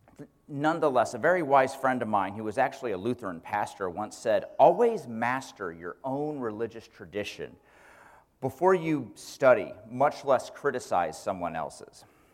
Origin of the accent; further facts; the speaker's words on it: Kansas, United States; I grew up in Kansas thinking that the King James Bible was the Bible that Jesus read